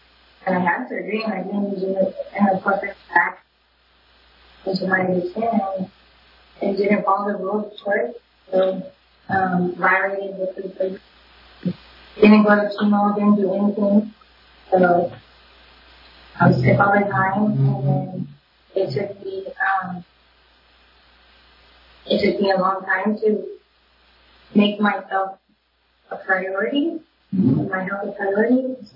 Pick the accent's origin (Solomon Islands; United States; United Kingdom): United States; Sacramento, California; I'm from Sacramento, so it didn't really work out for me